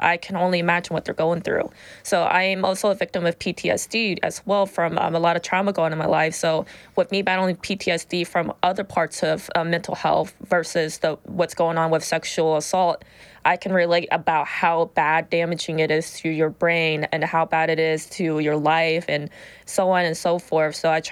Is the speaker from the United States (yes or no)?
yes; Whitehall, United States; I came from Whitehall, of course. I was born and raised in Whitehall, but my parents were refugees from Laos during the Vietnam War era.